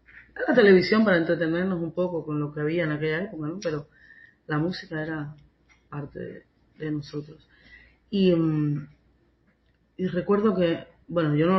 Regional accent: Guanabacoa, Havana, Cuba; Yo soy una chica de Guanabacoa que creció entre tambores y guitarras, con un padre guitarrista que me despertaba a la mañana con las melodías de sus canciones favoritas

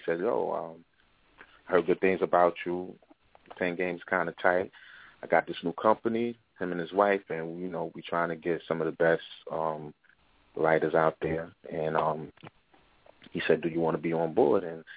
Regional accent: Brooklyn, New York, United States; Nah, I don't do that. I'm from Brooklyn.

